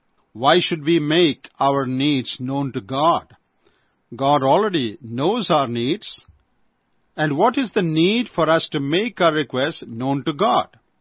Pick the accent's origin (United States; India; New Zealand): India; Kerala; from Kerala, India.